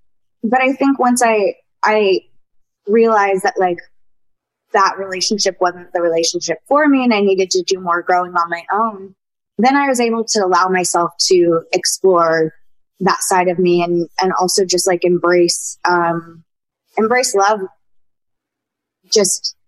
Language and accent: English; the South, United States; we grew up in the South